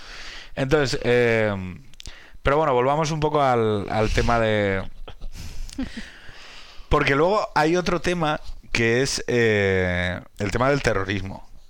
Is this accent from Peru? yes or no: no; Asturias, Spain; Claro, es que yo soy asturiano